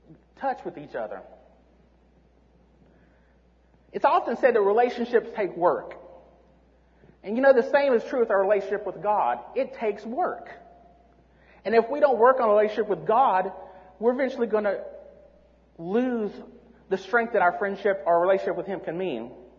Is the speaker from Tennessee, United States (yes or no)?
yes; Tennessee, United States; And I grew up in Tennessee, so you don't know any of them.